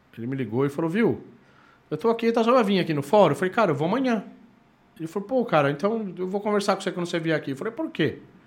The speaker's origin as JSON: {"language": "Portuguese", "country": "Brazil", "said": "cara, eu sou do Brasil, assim, essa área."}